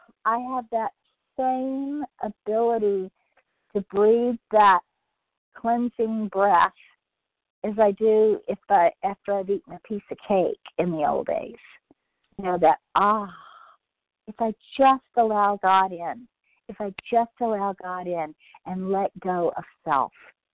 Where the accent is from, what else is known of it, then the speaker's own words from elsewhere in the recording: California, United States; from Southern California